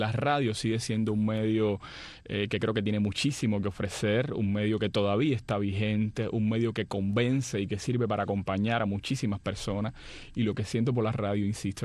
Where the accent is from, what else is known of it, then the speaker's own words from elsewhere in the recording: Cuba; born there; Sí, en el pueblo donde yo nací.